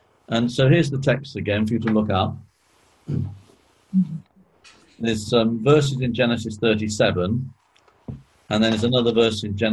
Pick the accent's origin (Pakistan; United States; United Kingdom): United Kingdom; England; In the same sort of way as I'm both English and British.